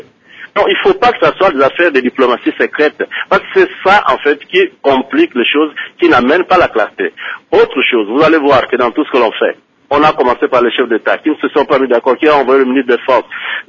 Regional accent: DR Congo; chez nous, à RDC.

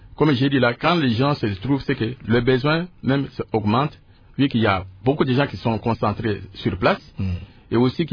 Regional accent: DR Congo; Moi, je suis né à RDC, j'ai grandi à RDC.

